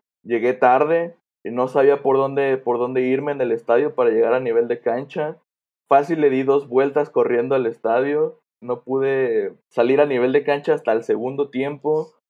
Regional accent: Michoacán, Mexico; moved away as an adult; now in Guadalajara, Mexico; yo me vengo a vivir a Guadalajara, porque yo no soy de Guadalajara, yo soy de Michoacán.

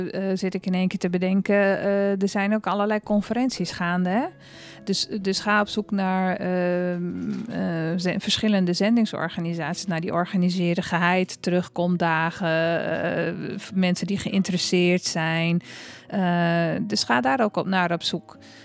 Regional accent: Netherlands; vergeet ook niet, we zijn Hollanders, hè?

